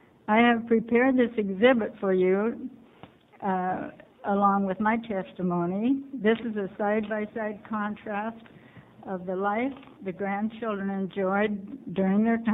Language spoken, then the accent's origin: English; Milwaukie, Oregon, United States; I'm from Milwaukee, Oregon.